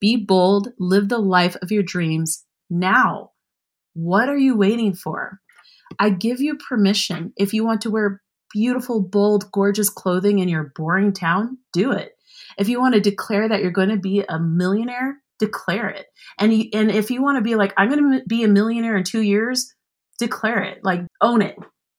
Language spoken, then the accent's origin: English; United States; Like, as an American, I'm in the most infected country in the world.